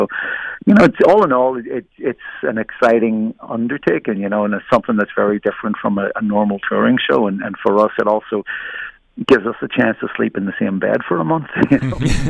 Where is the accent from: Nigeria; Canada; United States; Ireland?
Ireland; I'm Irish, so of course I can drink.